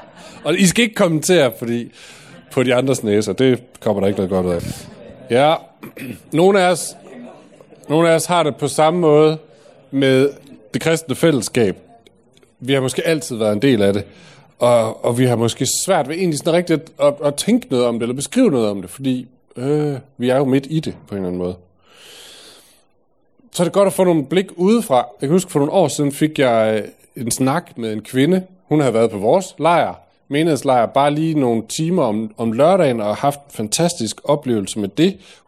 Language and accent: Danish; Aarhus, Central Denmark Region, Denmark; now in Odense, Denmark; bor i Odense, og det har jeg gjort siden 2012. Jeg er oprindelig fra Aarhus, og der er jeg født og opvokset og taget min uddannelse i teologi for efterhånden mange år siden.